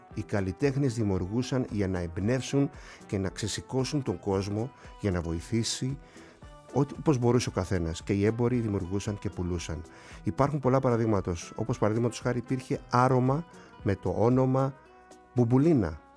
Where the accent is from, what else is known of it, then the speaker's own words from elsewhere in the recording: Kasos, South Aegean, Greece; εκεί στην Κάσο, στο νησί μου